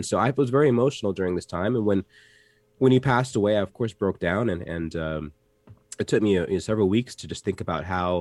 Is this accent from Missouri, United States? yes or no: no; Atlanta, Georgia, United States; I grew up in Atlanta, mm-hmm. and Atlanta in the late 80s and 90s. It was an incredible place to be with all these civil rights legends.